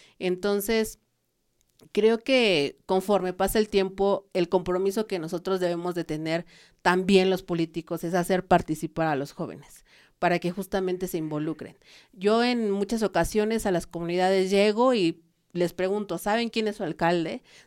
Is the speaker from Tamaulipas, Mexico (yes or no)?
no; San Francisco Texcoxpa, Mexico City, Mexico; Yo soy de San Francisco Texcoxpa